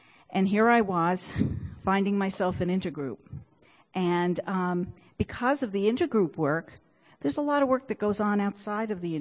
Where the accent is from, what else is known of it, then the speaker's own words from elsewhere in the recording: New Jersey, United States; moved away as an adult; now in Cleveland, United States; I ended up having to move from New Jersey, where I grew up, and I grew up in OA in New Jersey, and moved for a job to Cleveland, Ohio 10 years ago with my husband.